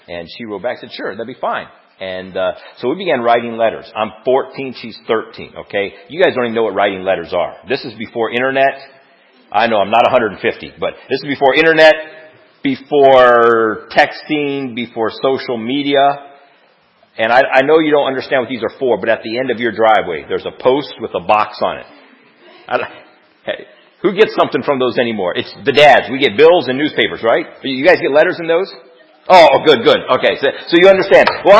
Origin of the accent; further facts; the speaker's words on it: Kalona, Iowa, United States; I grew up in Kelowna, Iowa, and the area churches there did a men's chorus different times, and my dad sang in it.